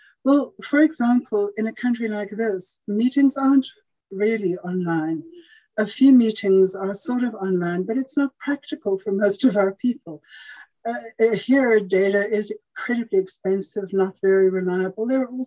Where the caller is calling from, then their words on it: Johannesburg, Gauteng, South Africa; I'm speaking from Johannesburg in South Africa.